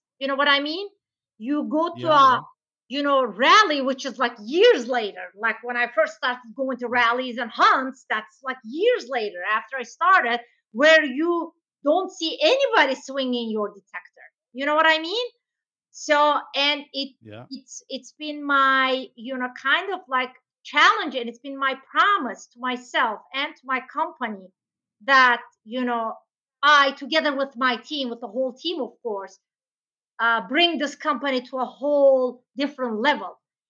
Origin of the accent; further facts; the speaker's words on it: Istanbul, Turkey; English is a second language; moved away as an adult; also born or lived in United States; I was, you know, born and raised in Istanbul, Turkey. I finished high school here, but then I went to USA and I got my bachelor's degree and MBA, master's degree in America.